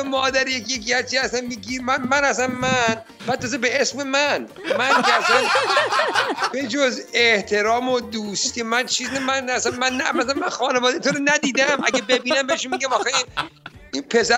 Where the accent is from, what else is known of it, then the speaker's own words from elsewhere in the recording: Iran; ببین ما ایرانی هستیم